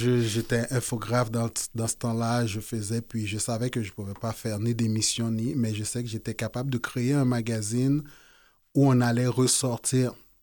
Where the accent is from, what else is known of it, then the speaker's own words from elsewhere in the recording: Port-au-Prince, Ouest, Haiti; now in Canada; J'ai grandi à Port-au-Prince, on allait à l'école, mais dès que l'école finissait, c'est là qu'on partait en vacances à Jérémy.